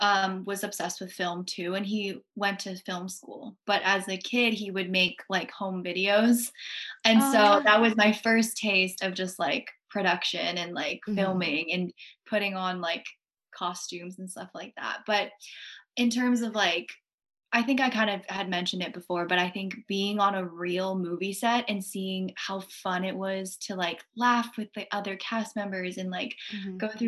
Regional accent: Pittsburgh, Pennsylvania, United States; so I grew up in Pennsylvania. I'm from Pittsburgh.

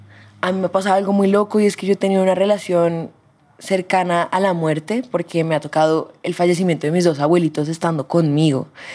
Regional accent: Colombia; yo soy lo más colombiano criollo que hay

